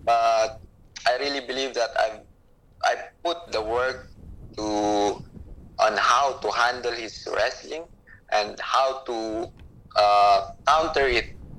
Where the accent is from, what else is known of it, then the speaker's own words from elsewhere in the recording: Philippines; I'm from Philippines